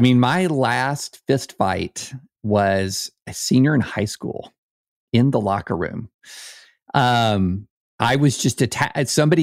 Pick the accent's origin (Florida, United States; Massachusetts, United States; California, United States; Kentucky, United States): Kentucky, United States; I grew up in Kentucky and guys got in fights, especially when you were in elementary school.